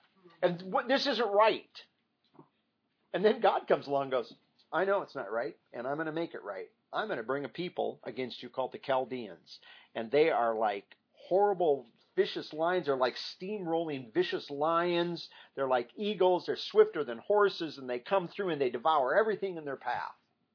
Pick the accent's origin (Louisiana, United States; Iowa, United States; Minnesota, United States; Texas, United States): Iowa, United States; a wasting fever that went through the town back where I grew up in Iowa, this small town.